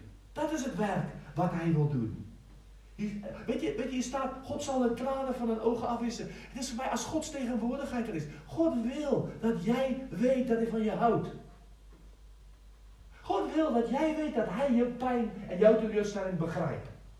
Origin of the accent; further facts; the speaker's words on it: South Africa; Ik heb net verschrikkelijke verhaal gehoord van mijn huis in Zuid-Afrika, of mijn huis, mijn dorp waar ik vandaan kom